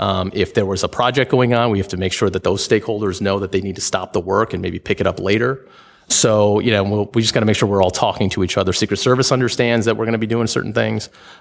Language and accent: English; New York, United States; I am from New York, and they are, my wife's my first love.